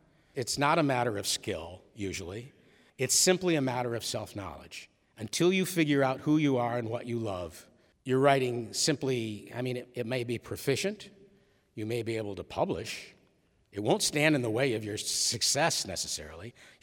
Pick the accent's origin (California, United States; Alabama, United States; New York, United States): New York, United States; Gloversville; the neighborhood that I grew up in Gloversville, New York